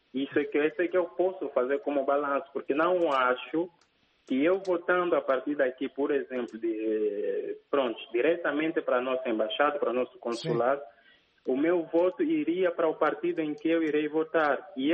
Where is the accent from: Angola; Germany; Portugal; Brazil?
Angola; eu sou angolano.